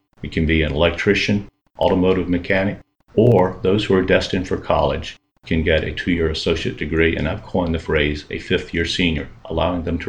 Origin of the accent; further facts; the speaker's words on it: New Bern, North Carolina, United States; First of all, I'm local. I grew up in the Brenson Memorial area, went to school there, graduated from New Bern High School